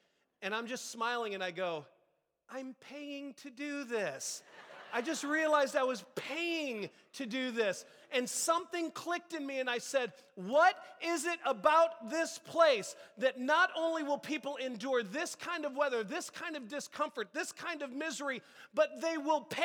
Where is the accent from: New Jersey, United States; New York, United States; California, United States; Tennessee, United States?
California, United States; Like, we're from NorCal, we know what a storm looks like, right?